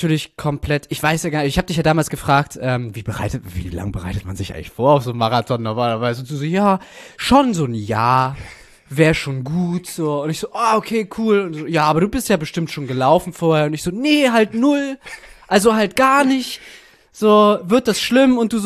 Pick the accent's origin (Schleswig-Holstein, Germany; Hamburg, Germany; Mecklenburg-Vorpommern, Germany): Hamburg, Germany; da bin ich halt aufgewachsen in Hamburg